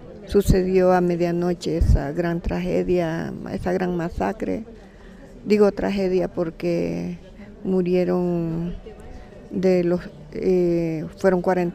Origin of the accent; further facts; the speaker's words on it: Honduras; Yo vengo de Honduras.